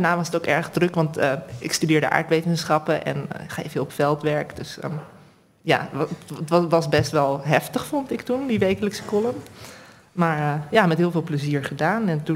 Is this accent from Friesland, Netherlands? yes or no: no; Heemstede, North Holland, Netherlands; Ik ben opgegroeid in Heemstede.